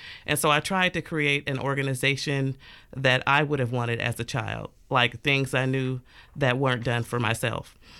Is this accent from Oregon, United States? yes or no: yes; Portland, Oregon, United States; I was born and raised in Northeast Portland